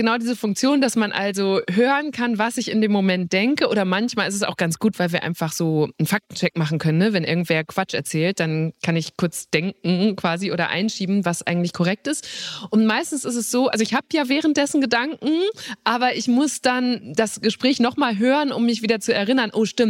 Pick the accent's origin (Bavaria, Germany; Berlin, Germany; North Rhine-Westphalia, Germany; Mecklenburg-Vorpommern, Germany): North Rhine-Westphalia, Germany; Borken; ich komme aus Borken im Münsterland, einer Stadt, die quasi nur aus Kreisverkehren besteht.